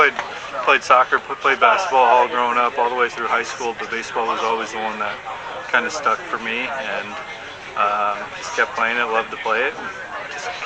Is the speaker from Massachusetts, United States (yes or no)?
no; Illinois, United States; I'm from Southern Illinois. Just enjoying my time here.